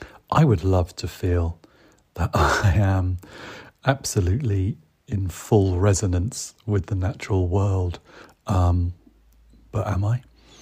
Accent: England, United Kingdom; As well as being English, I'm also a little bit Irish.

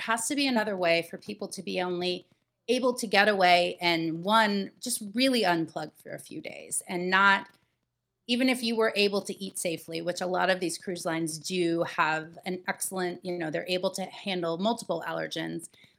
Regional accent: Florida, United States; also born or lived in Philadelphia; So essentially I grew up in Florida by way of Philadelphia, but I spent most of my childhood in Florida.

